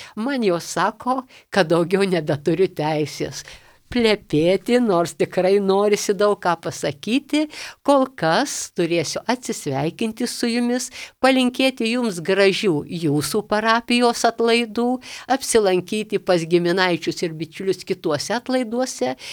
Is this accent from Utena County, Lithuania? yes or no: yes; Užpaliai, Utena County, Lithuania; Aš jau šiek tiek minėjau apie mano tėviškės Užpalių